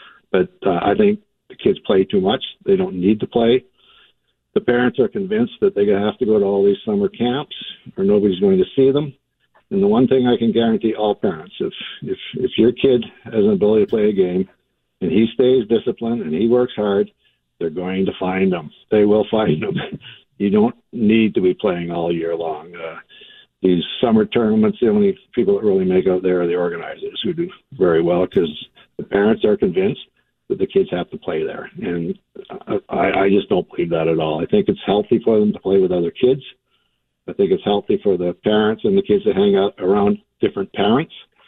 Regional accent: Parry Sound, Ontario, Canada; also born or lived in Boston; growing up in Perry Sound, you know, I dreamt about having a statue in front of the guard.

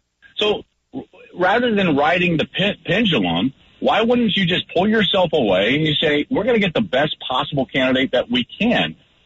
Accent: Arvada, Colorado, United States; I'm 40 years old, almost 40. I grew up in the Denver area, just in the Arvada area.

